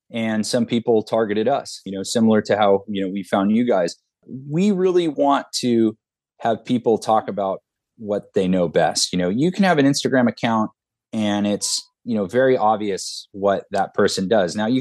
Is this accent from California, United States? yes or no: yes; California, United States; And look, I'm from Southern California. I know nothing about surfing the Great Lakes.